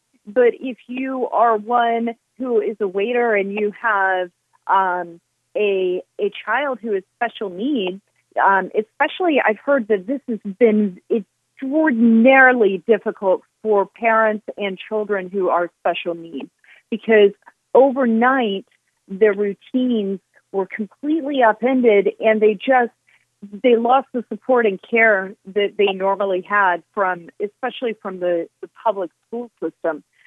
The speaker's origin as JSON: {"language": "English", "region": "Georgia", "country": "United States", "said": "I do, especially since I'm from Georgia."}